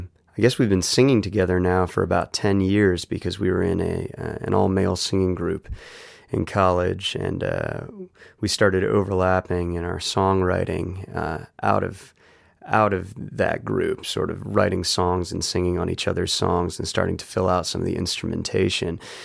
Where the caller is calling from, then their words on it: Cambridge, Massachusetts, United States; I'm calling from Cambridge, Massachusetts.